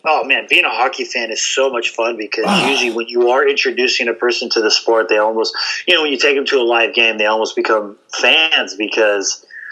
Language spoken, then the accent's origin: English; California, United States; No, we're all from Southern California, but he moved out there.